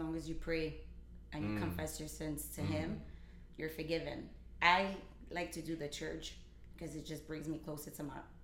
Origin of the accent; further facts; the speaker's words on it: New York, United States; I was born and raised in New York, so I'm considered a New York weekend, but yeah, my parents are from Puerto Rico.